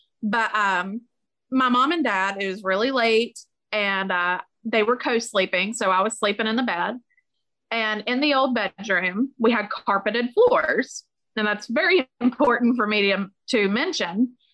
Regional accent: West Virginia, United States; we're from West Virginia.

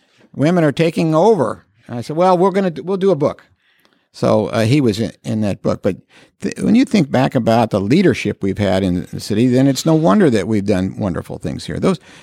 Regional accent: Carmel, Indiana, United States; There are a lot of people ask me where I'm from, and I say Indianapolis. But lately, I've been saying, I'm from Carmel.

